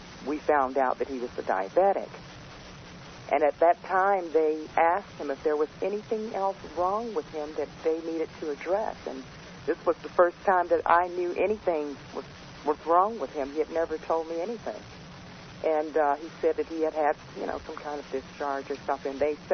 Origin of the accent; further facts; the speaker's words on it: Georgia, United States; I was in the state of Georgia, my hometown.